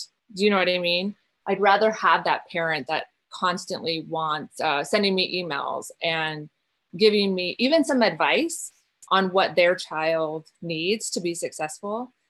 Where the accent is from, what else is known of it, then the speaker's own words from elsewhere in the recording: Montana, United States; So I'm from Montana. Matt's from Maine.